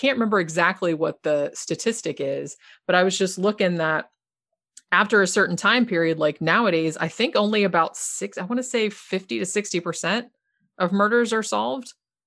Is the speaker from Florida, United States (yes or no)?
yes; Daytona Beach, Florida, United States; I'm from Daytona Beach, and that's, you know, she spent a lot of time there.